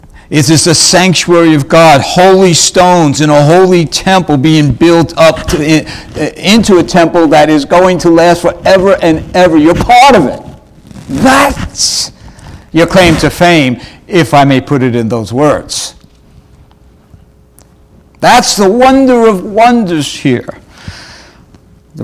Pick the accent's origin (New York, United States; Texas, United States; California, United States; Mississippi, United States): New York, United States; accent: New York; I know, my New York accent may get in the way of the horse